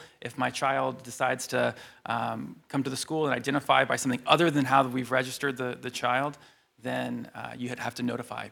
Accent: Maryland, United States; I'm from Maryland. I flew in from Baltimore.

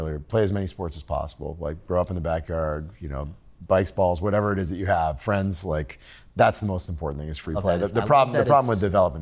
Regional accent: Maine, United States; I was at a facility in Hudson, Massachusetts, and I grew up in Maine.

